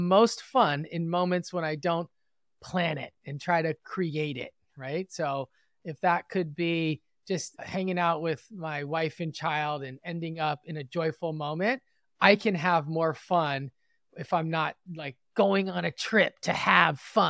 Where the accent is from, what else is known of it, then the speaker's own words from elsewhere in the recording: Los Angeles, California, United States; So I am from West Los Angeles. And if anyone is familiar with the Los Angeles area, it's close to where the 10 and the 405 meet, right here on the west side.